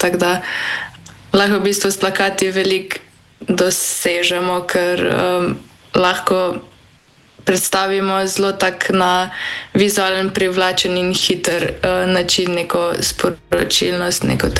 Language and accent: Slovenian; Lower Sava, Slovenia; in prihajam iz Posavja.